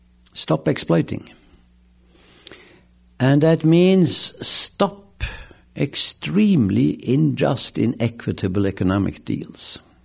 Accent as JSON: {"language": "English", "country": "Norway", "said": "I'm from Norway. And secondly, he's Jewish. I am more Buddhist."}